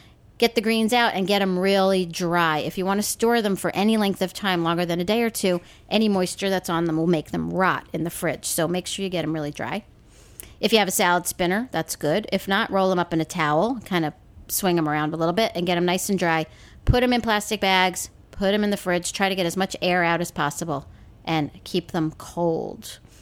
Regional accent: New York, United States; Now, growing up in New York, I had never really eaten collard greens.

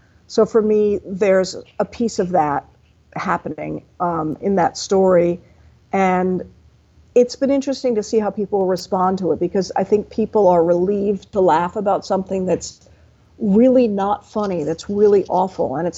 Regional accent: Washington, District of Columbia, United States; And I grew up in Washington, D.C.

